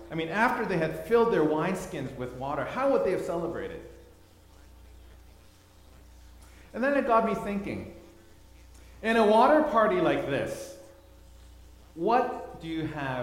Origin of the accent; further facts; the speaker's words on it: Thailand; I grew up in Thailand, and Thailand has the best water parties.